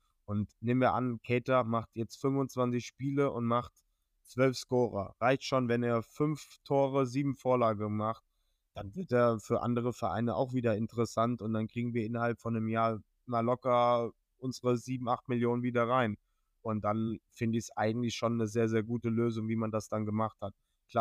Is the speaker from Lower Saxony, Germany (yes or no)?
no; Bremen, Germany; Aber ja, erstmal bin ich da als Bremer sehr, sehr zufrieden mit.